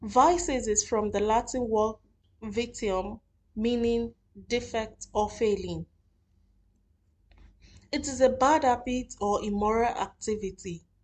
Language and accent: English; Nigeria; now in Doha, Qatar; I am a Nigerian living in Doha, Qatar, and I work as a news reporter and editor. I studied journalism in Nigeria